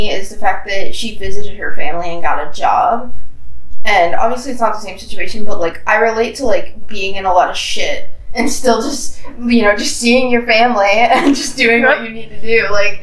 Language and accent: English; Indiana, United States; because if you don't know, we are from Indiana.